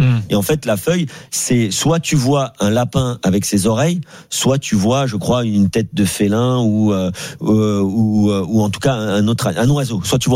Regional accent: Netherlands; Je suis néerlandais.

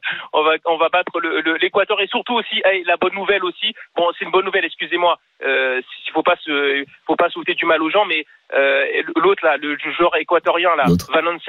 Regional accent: France; moi je suis franco-sénégalais, je suis français, mais mes parents sont d'origine sénégalaise

